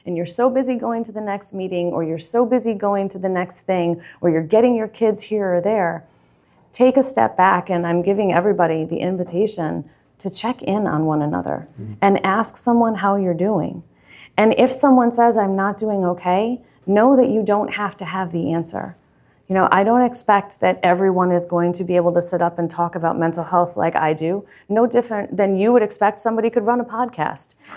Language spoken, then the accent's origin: English; New York, United States; I'm from New York. I didn't grow up with crabs. And so it's kind of a new thing. I've only been here since 2005.